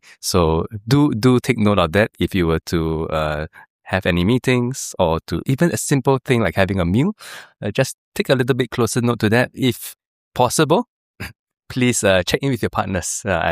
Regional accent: Singapore; as a Singaporean, we are hardworking people. We come from very diverse backgrounds, be it language-wise or even religion.

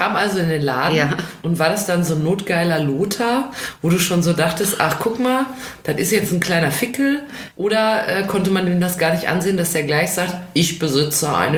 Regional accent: North Rhine-Westphalia, Germany; Ich komme ja aus dem Ruhrgebiet.

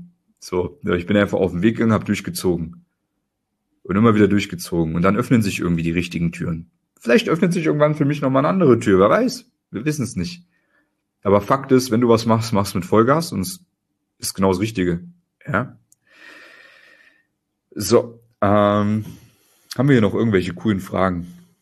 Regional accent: East Germany, Germany; born there; ich bin ja in Ostdeutschland geboren, man hört es mir vielleicht nicht mehr an.

